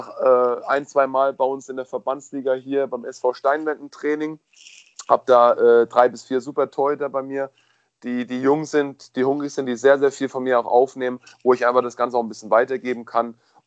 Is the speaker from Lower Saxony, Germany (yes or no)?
no; Kaiserslautern, Rhineland-Palatinate, Germany; Regionalligist hier in der Nähe von meiner Heimat, Kaiserslautern